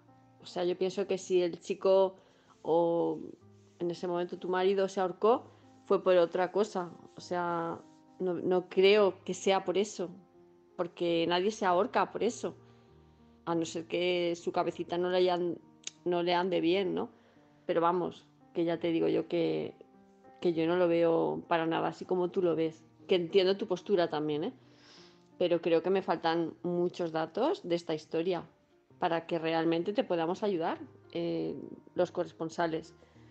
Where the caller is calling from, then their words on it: Palma de Mallorca, Balearic Islands, Spain; de Palma de Mallorca